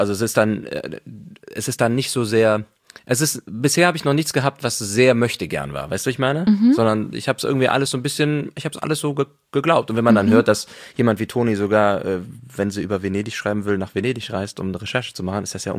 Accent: Cologne, North Rhine-Westphalia, Germany; Ich bin ja auch Kölner

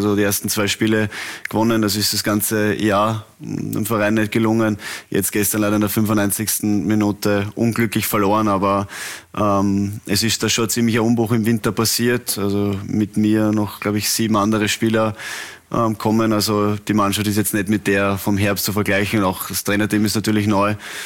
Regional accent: Vienna, Austria; aber ich bin aus Wien

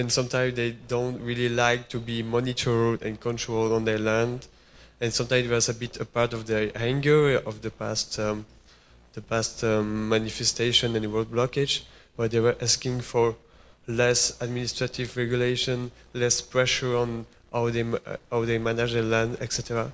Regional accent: Belgium; I'm from Belgium

